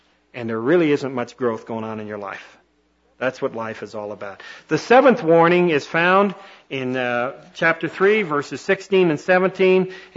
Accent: Canada; I'm a hockey puck. I grew up in Canada. I'm not an educated person at all.

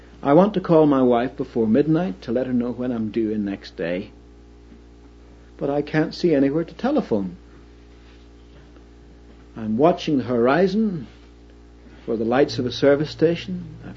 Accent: Ireland; Yet I must confess that I was brought up in Ireland

